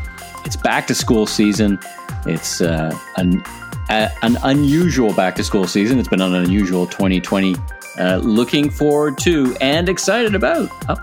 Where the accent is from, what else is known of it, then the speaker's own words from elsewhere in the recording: Canada; end off with a spotlight on my home country, Canada. We'll talk about what's going on up here, up north, in Canada